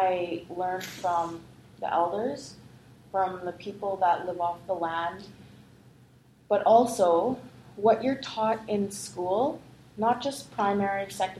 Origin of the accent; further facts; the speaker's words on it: Canada; I belong to the Bear Clan, and I'm from the Sadaleh Cree Nation.